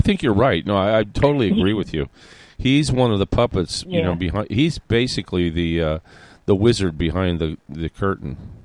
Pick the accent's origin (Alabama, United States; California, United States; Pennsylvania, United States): Pennsylvania, United States; Erie; born there; I was born in Erie, Pennsylvania.